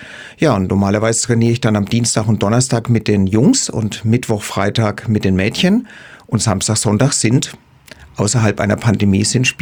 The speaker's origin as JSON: {"language": "German", "region": "Bavaria", "country": "Germany", "accent": "Lower Franconian", "said": "Also ja, ich bin ein Unterfranke und ich hoffe, es hört man."}